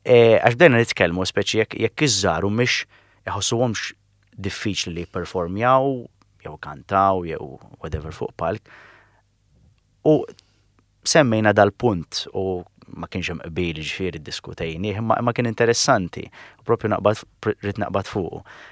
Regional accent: Dingli, Western Region, Malta; Jien oriġinament meħad dingli.

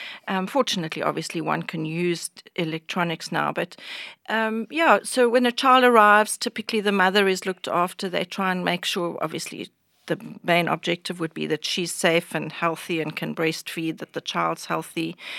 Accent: South Africa; I'm South African. I'm born in South Africa. My parents are South African.

